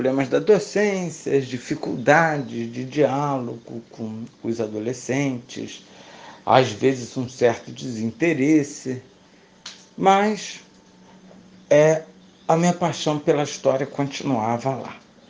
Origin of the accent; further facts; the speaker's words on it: Nova Friburgo, Rio de Janeiro, Brazil; Eu que vim do interior, né, de Nova Friburgo, e era tudo muito grande, muito novo, muito bonito.